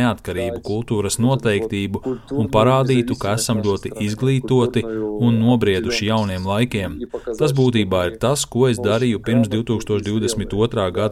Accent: Kharkiv, Kharkiv Oblast, Ukraine; Harkivas pilsētā, no kurienes es nāku, ir leļu teātris, valsts lielais leļu teātris

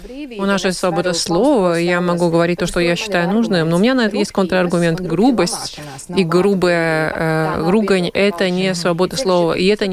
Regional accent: Latvia; я латышка, и поэтому меня так сильно нельзя оскорбить

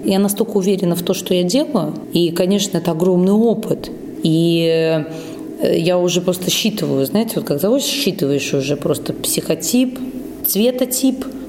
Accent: Riga, Latvia; Но так как я родом с Латвии, с Риги

